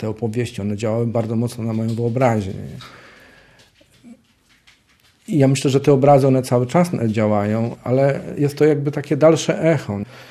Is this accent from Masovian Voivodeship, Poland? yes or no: yes; Przasnysz, Masovian Voivodeship, Poland; urodziłem się na wsi mazowieckiej. Przasnyszu. Chodziłem do jakiejś takiej niedużej wiejskiej szkoły